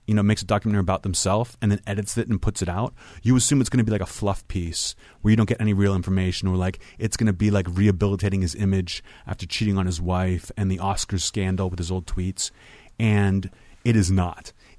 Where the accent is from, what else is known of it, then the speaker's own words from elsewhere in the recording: Pittsburgh, Pennsylvania, United States; If you know me, I'm from Pittsburgh.